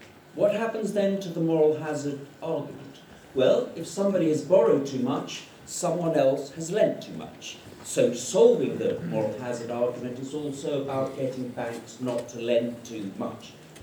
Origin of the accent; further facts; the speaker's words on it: United Kingdom; I grew up in Britain in the 1970s